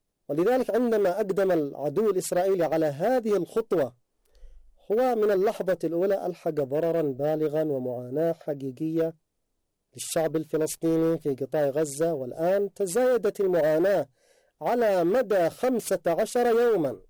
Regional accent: Yemen; لذلك كان موقف بلدنا اليمن وقراره في الإسناد

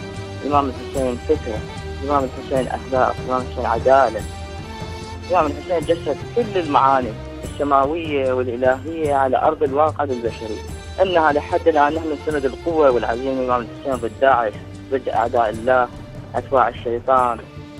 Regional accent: Iraq; خصوصا بلدنا العراق

